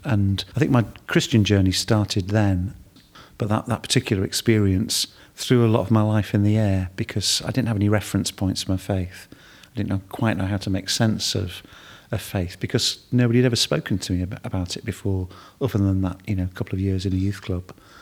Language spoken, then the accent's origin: English; Northallerton, Yorkshire and the Humber, United Kingdom; So I'm originally from North Yorkshire, from a town called Nathallerton.